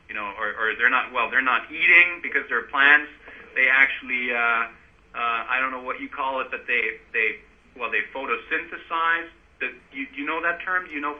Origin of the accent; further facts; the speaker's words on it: Germany; now in Alaska, United States; I actually moved to Alaska from Germany. I'm originally from Germany.